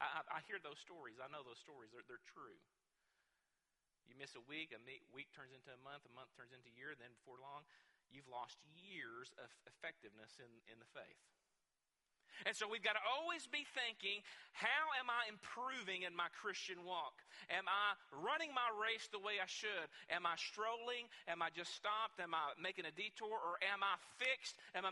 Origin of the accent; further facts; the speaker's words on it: Ashland, United States; I'm from the Ashland area, and when Ashland had their race, they would do it at a park, and it would be up in some hills and some woods.